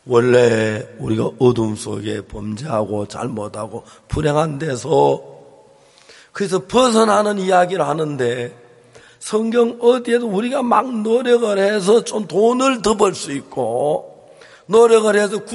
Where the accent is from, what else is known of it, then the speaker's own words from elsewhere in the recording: Seonsan, North Gyeongsang, South Korea; 제 고향이 경북 선산인데